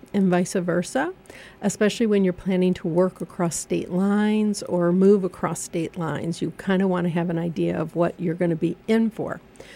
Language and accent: English; Michigan, United States; So even when I came from Michigan, I thought it was very odd how Pennsylvania did their taxes.